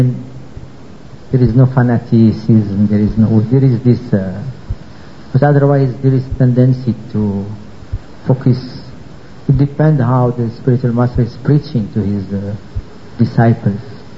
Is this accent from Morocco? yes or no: yes; Morocco; I am from Morocco.